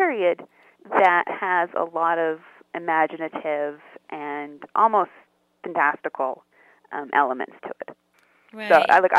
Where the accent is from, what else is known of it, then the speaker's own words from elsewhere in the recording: Scotts Bluff, Nebraska, United States; my hometown where I live now, in western Nebraska, Scotts Bluff, mm-hmm. Nebraska